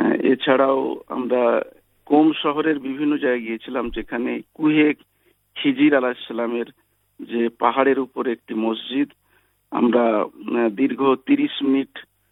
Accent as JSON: {"language": "Bangla", "country": "India", "tie": "born or raised there", "said": "আমরা মূলত ভারতীয় সংস্কৃতি, মিশ্র সংস্কৃতিতে ছোট থেকে বড় হয়েছি, যেখানে হিন্দু, মুসলমান, শিখ, জৈন, খ্রিস্টান, এরকম একটি মিশ্র সংস্কৃতির মাধ্যমে আমরা বড় হয়েছি।"}